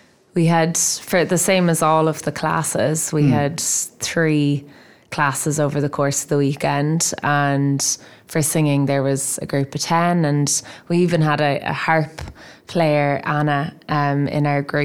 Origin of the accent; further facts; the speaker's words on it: Dublin, Leinster, Ireland; Originally I'm from Dublin. Yeah. I am from Marino, and Mum and Dad actually live in Achill Island now. So Dad's family grew up in Achill